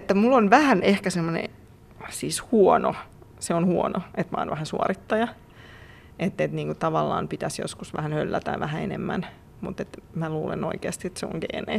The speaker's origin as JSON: {"language": "Finnish", "town": "Espoo", "region": "Uusimaa", "country": "Finland", "tie": "born or raised there", "said": "oot Espoosta? Mä oon kotoisin, joo."}